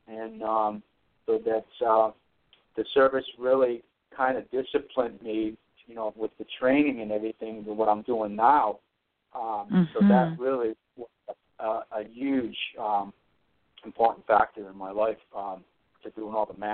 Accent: Cumberland, Rhode Island, United States; I grew up in Cumberland, Rhode Island. Both my parents are Portuguese immigrants. They first came to this country in 1968. I'm first generation.

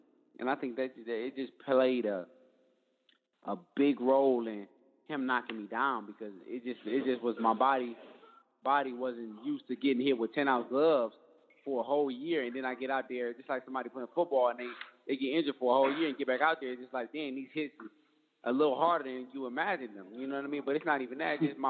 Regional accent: Detroit, Michigan, United States; I mean, like I said, I'm from Detroit, man. There's nobody and nothing in this world that I fear.

